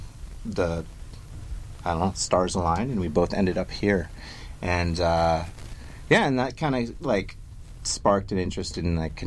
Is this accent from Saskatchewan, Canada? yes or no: yes; Saskatchewan, Canada; none of us grew up here. I'm originally from Saskatchewan